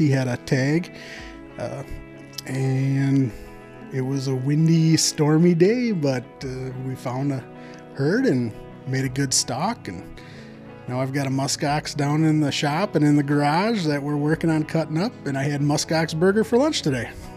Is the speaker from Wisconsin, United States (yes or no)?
yes; Wisconsin, United States; also born or lived in Minnesota; now in Kotzebue, United States; And we just kind of got sick of living in Minnesota. We're from Wisconsin originally, and there's a football battle there that we played into pretty good.